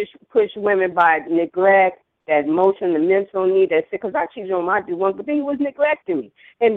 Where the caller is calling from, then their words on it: Sacramento, California, United States; I'm calling from Sacramento.